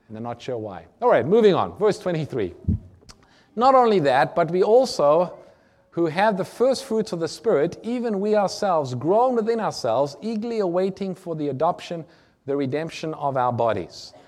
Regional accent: South Africa; I found this particularly interesting because I'm from Africa, South Africa, and we've gone to some of these lion parks

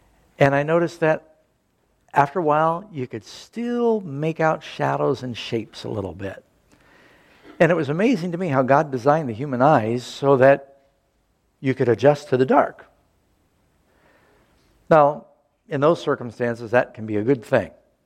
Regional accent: New York City, New York, United States; also born or lived in Southern California; You know, I grew up mostly in New York City, born in Southern California. I think I lived there till I was six.

